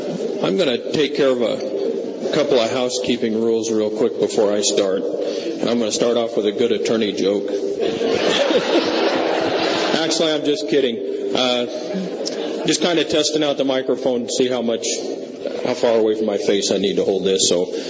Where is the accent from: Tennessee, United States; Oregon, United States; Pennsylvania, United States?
Oregon, United States; I'm from Grant County, Oregon.